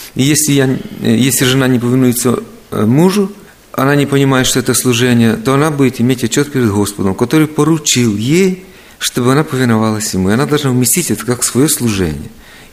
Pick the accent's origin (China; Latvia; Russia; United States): United States; Мы из Америки, и такое встречается слово. Американская культура.